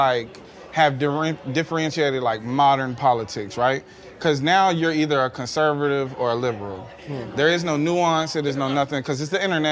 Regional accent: Atlanta, Georgia, United States; I'm from Atlanta, so it's like

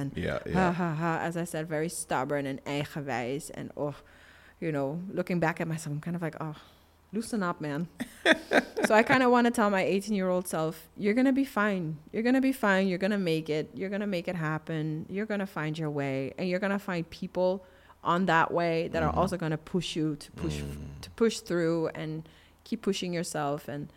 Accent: Aruba; Because I felt a little trapped down there, you know.

